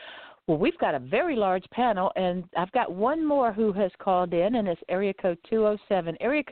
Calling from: Lighthouse Point, Florida, United States; I'm calling in from Lighthouse Point, Florida.

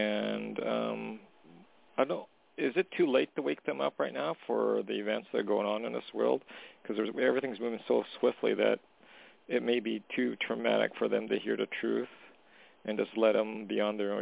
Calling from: Canada; I'm calling from Canada.

